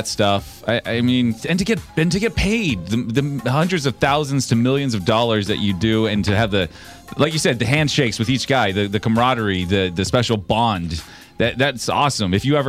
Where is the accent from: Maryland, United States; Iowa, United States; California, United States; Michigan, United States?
California, United States; San Jose; Sorry, I'm from San Jose, so whatever.